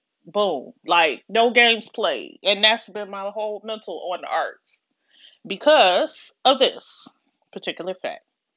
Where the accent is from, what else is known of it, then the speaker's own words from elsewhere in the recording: Detroit, Michigan, United States; because I was raised in Southwest Detroit, and I remember when the shift, I could feel it.